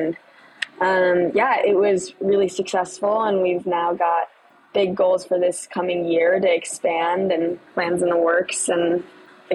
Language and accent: English; Minnesota, United States; now in Washington, D.C., United States; I'm from Minnesota, but I currently go to school at Georgetown in Washington, D.C.